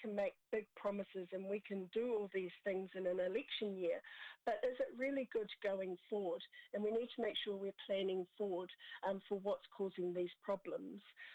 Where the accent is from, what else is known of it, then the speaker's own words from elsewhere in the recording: Auckland, New Zealand; Oh yes, so I'm from Auckland